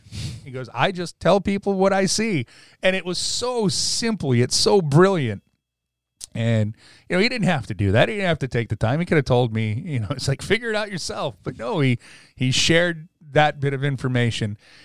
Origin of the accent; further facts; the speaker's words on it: Raleigh, North Carolina, United States; I introduced myself and I said, I'm from Raleigh.